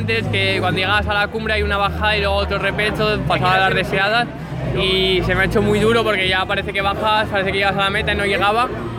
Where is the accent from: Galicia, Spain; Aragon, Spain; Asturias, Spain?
Aragon, Spain; Zaragoza; De Zaragoza.